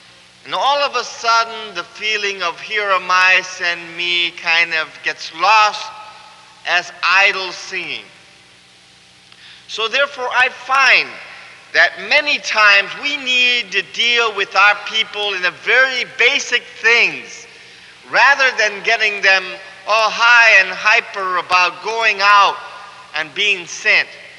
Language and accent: English; Cuba; English is a second language; now in United States; though I'm from Cuba. I'm kind of a missionary in reverse. Instead of sending me out to Cuba, I came from Cuba to the United States.